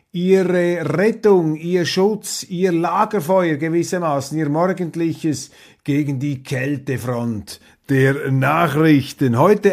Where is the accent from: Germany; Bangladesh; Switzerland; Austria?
Switzerland; Und was mich empört, als Schweizer, als Zeitgenosse, als Bürger